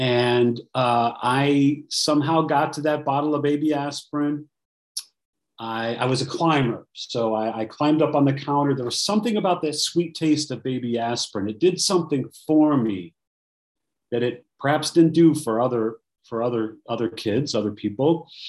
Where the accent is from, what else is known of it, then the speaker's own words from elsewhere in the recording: Chicago, Illinois, United States; I am a recovered compulsive overeater, and I'm from the Chicago area.